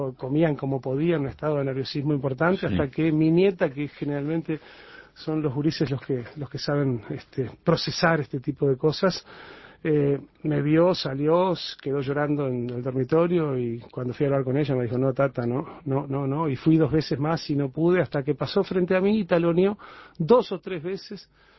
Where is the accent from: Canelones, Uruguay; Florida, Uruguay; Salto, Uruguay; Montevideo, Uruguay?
Florida, Uruguay; now in Punta del Este, Uruguay; Yo nací en Florida y yo radiqué en Punta del Este hace ya una treintena de años. Hace más tiempo que estoy en Punta del Este del que estuve en Florida, y sin embargo, Florida es sin duda nuestro lugar donde nos formamos